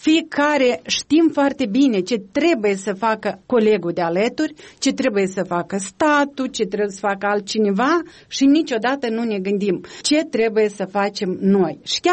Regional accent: Moldova; fost români pe ascuns în perioada sovietică și am reușit să ajungem și să spunem deschis și mândri că suntem români, construim a doilea stat românesc

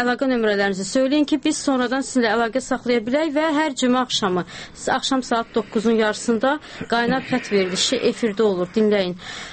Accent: Aghdara, Aghdara District, Azerbaijan; now in Barda, Azerbaijan; Heç birindən mənə təyinat verməyiblər, çünki mən Ağdərədənəm. Ağdərə rayonu isə bir qurum kimi yoxdur. Hazırda Bərdə rayonunda məskunlaşmışıq.

